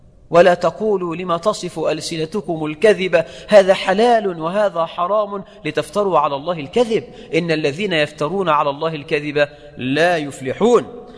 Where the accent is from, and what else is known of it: Egypt